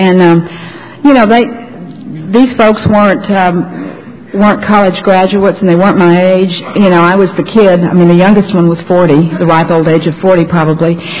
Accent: Texas, United States; I had learned that growing up in Texas. We Texas girls learn that early.

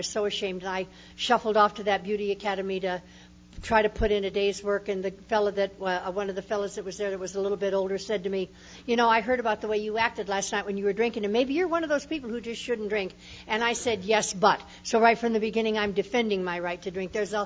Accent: Midwest, United States; I was born and brought up in the Middle West

